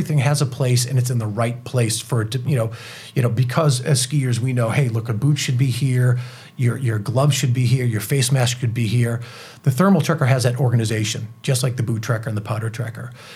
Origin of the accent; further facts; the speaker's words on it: East Coast, United States; And you know, I'm from the East Coast, and so is Steve